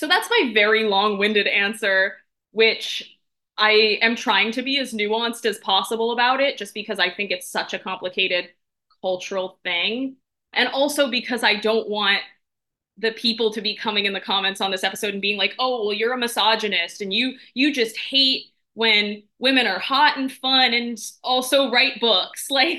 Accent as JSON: {"language": "English", "region": "New York", "country": "United States", "tie": "born or raised there", "moved": "yes", "said": "growing up in New York, especially since I've left"}